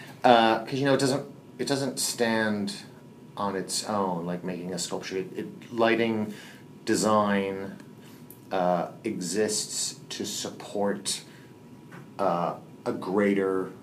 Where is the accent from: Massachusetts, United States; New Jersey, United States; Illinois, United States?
Illinois, United States; Chicago; I grew up in Chicago.